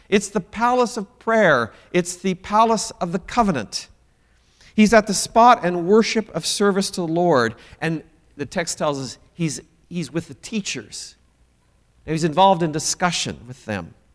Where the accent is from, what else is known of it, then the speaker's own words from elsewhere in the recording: Pella, Iowa, United States; Now, I come from Pella, Iowa. Central College always had a good football team.